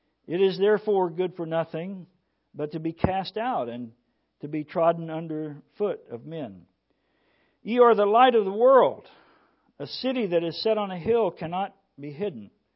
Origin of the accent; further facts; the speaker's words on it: Florida, United States; I'm originally from Florida.